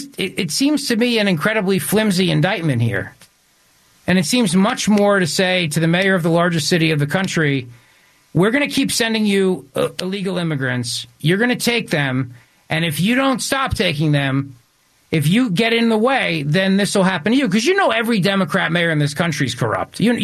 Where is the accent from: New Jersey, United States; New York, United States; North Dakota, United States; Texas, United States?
New Jersey, United States; Believe me, I grew up in Jersey politics.